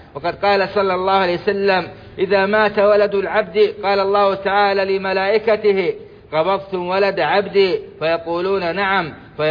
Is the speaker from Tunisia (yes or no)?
no; Saudi Arabia; اللهم أدم على بلادنا السعودية أمنها وإيمانها وقيادتها والخيرات في أرجائها وسائر أوطان المسلمين